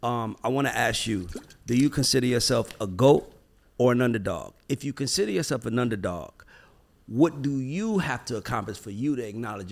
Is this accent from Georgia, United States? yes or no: yes; Atlanta, Georgia, United States; I always tell people, you know, I'm from Old National